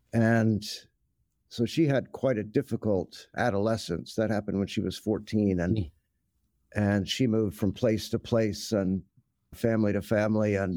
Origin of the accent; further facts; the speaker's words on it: Snyder, Texas, United States; Yeah, I grew up in West Texas, a little town called Snyder. We moved there when I was a kid, probably 8 or 9.